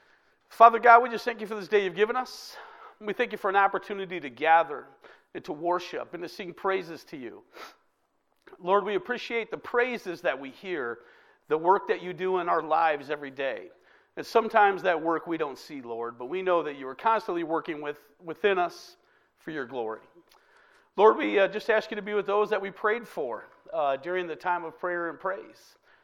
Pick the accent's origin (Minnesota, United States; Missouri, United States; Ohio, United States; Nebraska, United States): Nebraska, United States; Omaha; I'm from Omaha, Nebraska originally. Go Big Red, right?